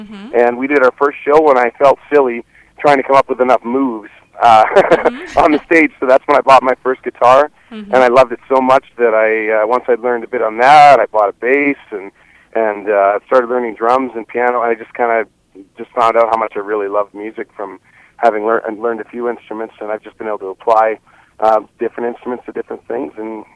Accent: Estevan, Saskatchewan, Canada; We just had our first CD release party in Saskatchewan in my hometown of Estevan last weekend.

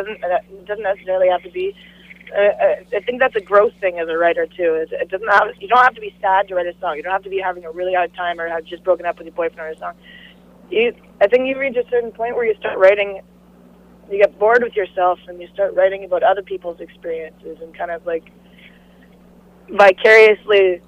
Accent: New Brunswick, Canada; born there; and I was born in New Brunswick.

